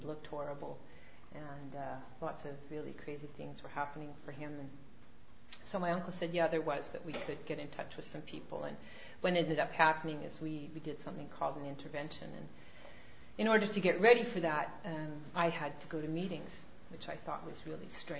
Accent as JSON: {"language": "English", "town": "Regina", "region": "Saskatchewan", "country": "Canada", "tie": "born or raised there", "said": "we ended up back in my hometown, which is Saskatchewan. I'm from Regina."}